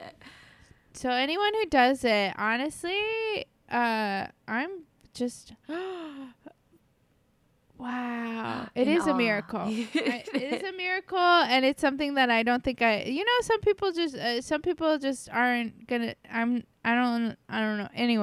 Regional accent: Florida, United States; And I'm from Florida, and she has always had a water birth in her home.

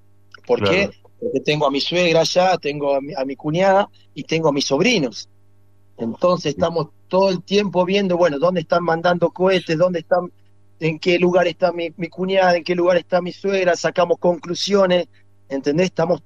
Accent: Punta Alta, Buenos Aires Province, Argentina; born there; Yo nací en Punta Alta, provincia de Buenos Aires, ahí a 10 kilómetros de Bahía Blanca, 1978, yo tengo 45.

